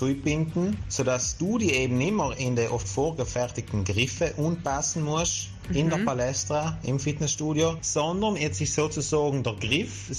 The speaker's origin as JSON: {"language": "German", "region": "Trentino-Alto Adige", "country": "Italy", "said": "Und wir haben als Südtiroler alle ein Skistecken im Kopf."}